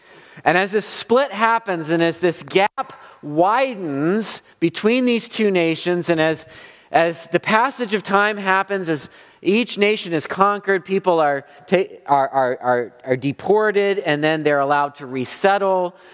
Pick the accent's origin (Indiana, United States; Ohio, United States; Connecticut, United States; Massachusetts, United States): Ohio, United States; So where we grew up in Ohio, there was a hospital called Good Samaritan.